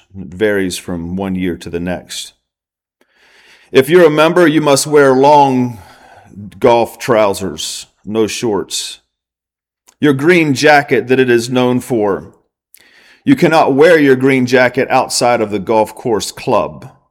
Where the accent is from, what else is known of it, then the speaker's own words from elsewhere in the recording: Augusta, Georgia, United States; Not far from where I grew up in Georgia, in the town of Augusta